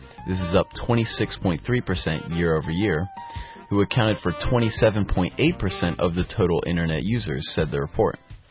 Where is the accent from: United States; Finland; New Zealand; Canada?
United States; that's larger than the entire population of my home country, the United States.